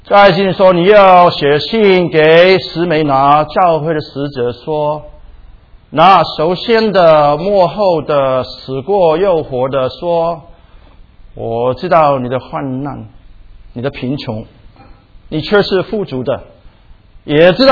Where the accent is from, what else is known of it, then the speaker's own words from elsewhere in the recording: Hong Kong; now in Seattle, United States; 当我从香港移民到西雅图的时候，去在一个公共学校上课的时候，每一个早上我们都要我还不是美国的公民，但是我也不懂什么美国、中国、香港啊。